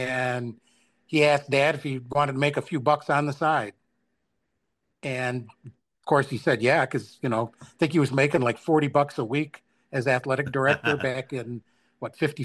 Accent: Atchison, Kansas, United States; born there; I was born in Atchison, Kansas.

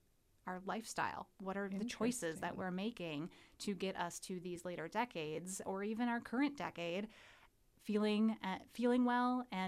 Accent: Wisconsin, United States; also born or lived in Texas; now in Nashville, United States; So I am originally from Wisconsin.

